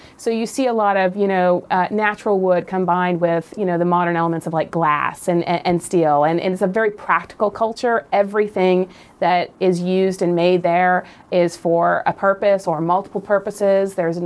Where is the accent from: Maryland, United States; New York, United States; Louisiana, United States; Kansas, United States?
Louisiana, United States; born there; also born or lived in Northeastern Seaboard / Midwest; Well, I was born in Louisiana, but yeah, I hadn't really lived in the Deep South. Not on the West Coast at all. So yeah, pretty much Eastern Seaboard.